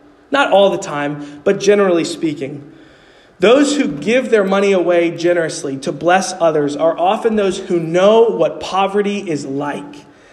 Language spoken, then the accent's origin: English; New York City, New York, United States; Growing up in New York City, I became very infatuated with the way they talk up there.